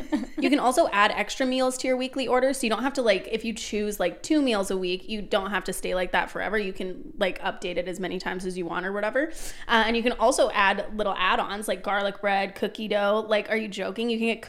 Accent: Toronto, Ontario, Canada; You know, I came from Toronto.

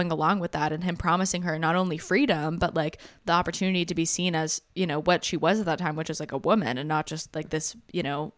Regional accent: North Carolina, United States; Obviously, I'm a Mountain Dew kid because I grew up in North Carolina.

